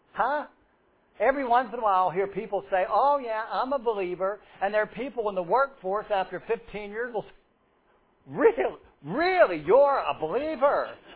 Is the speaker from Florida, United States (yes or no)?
no; Pennsylvania, United States; I am a nothing from Armstrong County. I know my place.